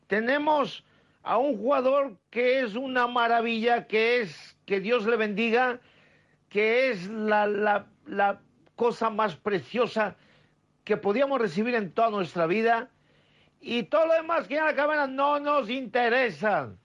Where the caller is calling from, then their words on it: Tel Aviv, Israel; desde Tel Aviv.